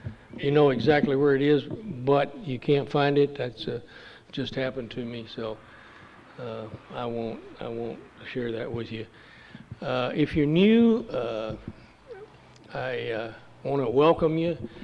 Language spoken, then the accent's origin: English; Dallas, Texas, United States; accent: southern; I used to do my southern accent better about saying Dallas, you know.